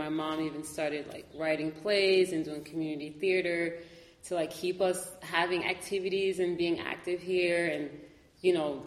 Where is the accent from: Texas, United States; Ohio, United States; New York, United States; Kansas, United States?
New York, United States; Hudson; also born or lived in Paris / Long Island; I would consider Hudson a home for sure. I think I've been, like, I was born in Paris, and then we moved to Long Island, and then we moved to Hudson, and then I moved to back to the city, and I lived in multiple boroughs there.